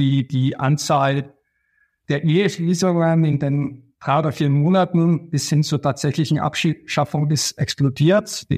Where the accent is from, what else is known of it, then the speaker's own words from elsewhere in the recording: Austria; Österreich ist ja mein Heimatland